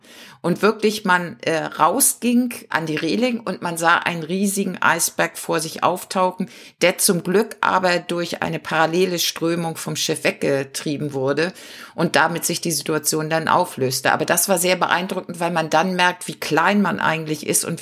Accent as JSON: {"language": "German", "town": "Lübeck", "region": "Schleswig-Holstein", "country": "Germany", "tie": "born or raised there", "said": "Ja, ich bin in Lübeck groß geworden"}